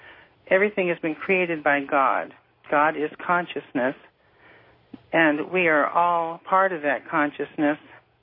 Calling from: Portland, Oregon, United States; I'm calling from Portland, Oregon.

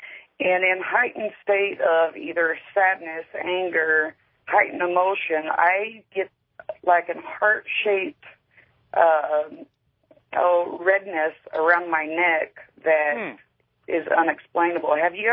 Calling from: Oklahoma, United States; I'm calling from Oklahoma.

